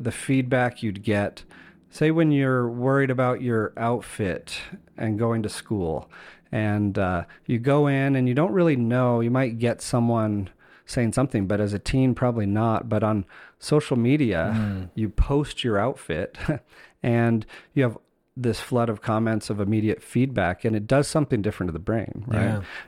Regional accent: Eastern Canada, Canada; I grew up in Eastern Canada and was also outside all the time

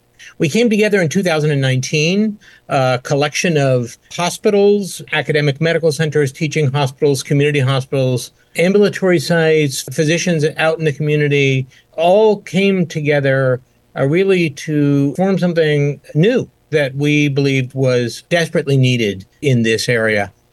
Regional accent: West Coast, United States; also born or lived in Israel; now in Boston, United States; I grew up on the West Coast. In fact, I've never lived anywhere with real weather and seasons until I moved to Boston 13 years ago. But at 18, I moved to Israel.

